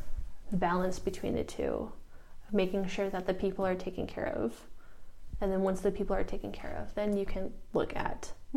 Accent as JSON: {"language": "English", "region": "Ohio", "country": "United States", "tie": "born or raised there", "said": "I grew up in Ohio, where it's flat and cornfields."}